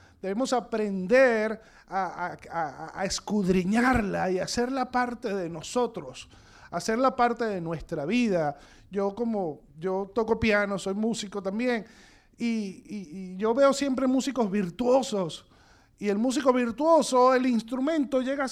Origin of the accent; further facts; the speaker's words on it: Venezuela; moved away; mi esposo y yo somos de Venezuela, tenemos aquí desde el 2004.